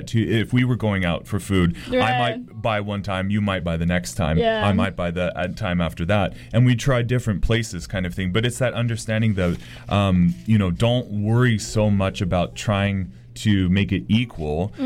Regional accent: California, United States; And he was from Beijing and I'm from California

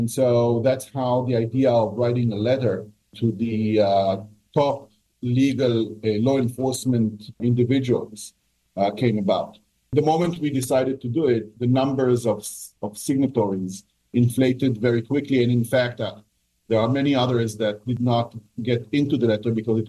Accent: Israel; I must say, I was born in Israel. I was raised in Israel. I lived all my life in Israel.

